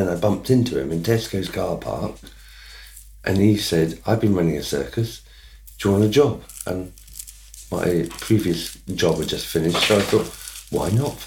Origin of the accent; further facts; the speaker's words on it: South East England, United Kingdom; also born or lived in London; I was born in Wimbledon. I grew up in Surrey. I went to a grammar school and then I went to university and I had a very happy middle class childhood in a detached house in Surrey.